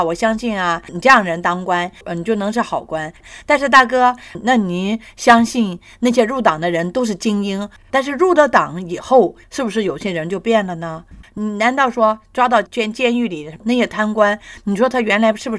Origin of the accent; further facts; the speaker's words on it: Shandong, China; 我是山东人，